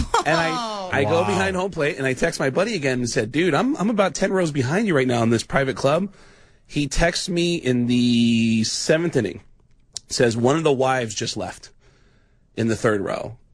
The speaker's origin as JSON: {"language": "English", "town": "Mount Vernon", "region": "New York", "country": "United States", "tie": "born or raised there", "lives_now": "Chicago, United States", "said": "I'm from New York. My birthright was the Yankees. I grew up 10 miles from Yankee Stadium in Mount Vernon, New York."}